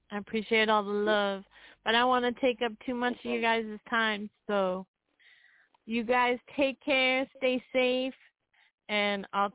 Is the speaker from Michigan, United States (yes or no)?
yes; Detroit, Michigan, United States; born there; And that's where I was born. I was born in Detroit